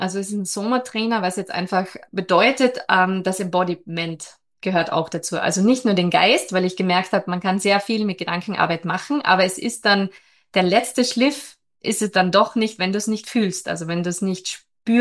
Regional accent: Central Austria, Austria; ich komme aus Österreich, genau im Zentrum.

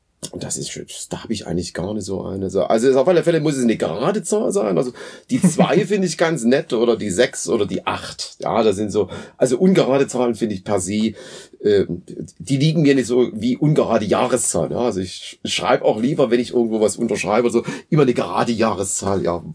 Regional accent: Dresden, Saxony, Germany; now in Schmalkalden, Germany; Ja, ich komme aus Dresden und bin jetzt hier schon so eine ganze Weile auch an der Hochschule in Schmalkalden tätig

